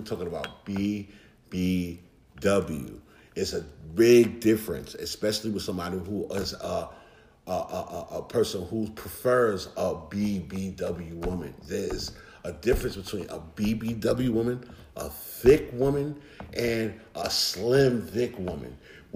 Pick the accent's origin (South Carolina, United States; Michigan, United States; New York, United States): New York, United States; I come from an era of New York. I come from an era from New York where you had to earn